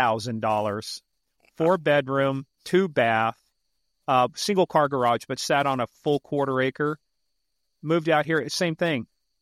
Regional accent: Dodge City, Kansas, United States; also born or lived in North Carolina / Monterey, California / Iran / Mishawaka, Indiana; I was born in Kansas. We moved to North Carolina. We moved to Monterey, California, went to Iran, came back to Dodge City, Kansas.

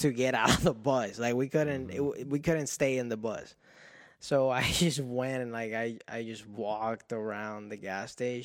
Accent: Florida, United States; We're both from Florida. So we were talking about our Greyhound experiences

